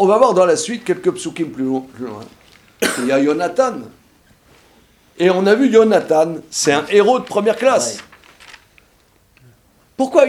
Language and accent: French; Grand Est, France; Moi, je suis un Lorrain. Alors, en Lorraine, on faisait biscoco l'arico